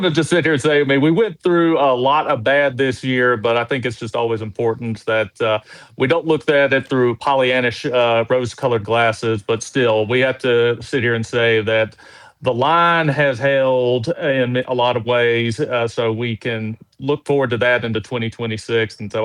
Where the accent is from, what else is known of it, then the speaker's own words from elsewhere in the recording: North Carolina, United States; even in my hometown here in Western North Carolina